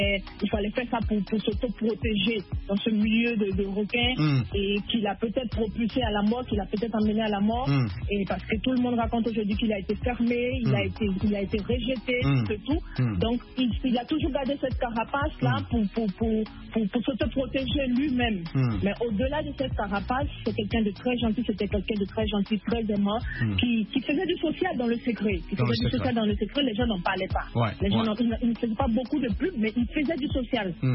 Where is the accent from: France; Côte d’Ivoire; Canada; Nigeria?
Côte d’Ivoire; c'est un exemple, comme on dit chez nous en Côte d'Ivoire, c'est un exemple de la galère